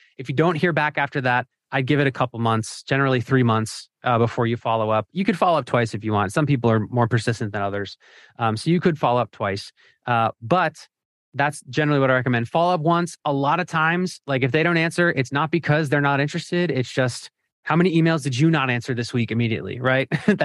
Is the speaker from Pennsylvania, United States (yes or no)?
yes; Philadelphia, Pennsylvania, United States; It's about my hometown of Philadelphia and has nothing to do with a business.